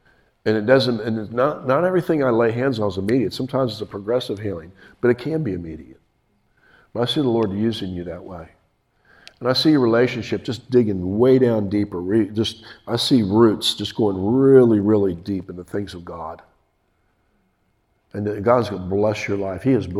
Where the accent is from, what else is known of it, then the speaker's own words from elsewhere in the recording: United States; I said, look, I'm from America, and I'm over here for a competition.